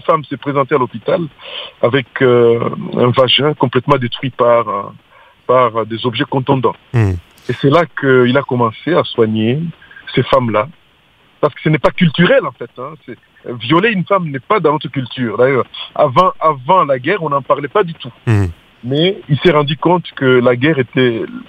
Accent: Bukavu, South Kivu, DR Congo; il a décidé de revenir chez nous, à Bukavu.

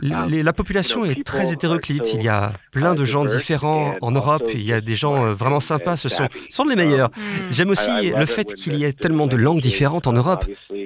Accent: California, United States; Vous savez, on est des Californiens

